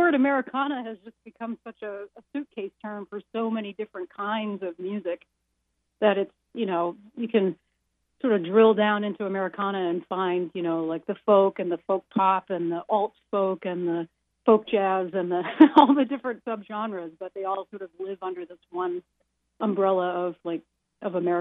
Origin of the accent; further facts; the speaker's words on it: Maine, United States; moved away as an adult; also born or lived in Midwest; now in New Hampshire, United States; I'm from the Midwest originally, but I mean, I'm a New England girl. I've been here most of my life. So I moved away from Maine in 2010. I've been in New Hampshire.